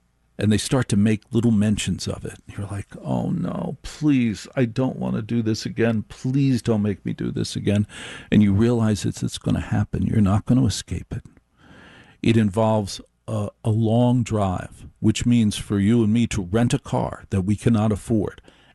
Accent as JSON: {"language": "English", "town": "Maplewood", "region": "New Jersey", "country": "United States", "tie": "born or raised there", "said": "I grew up in the suburbs. I grew up in Maplewood, New Jersey."}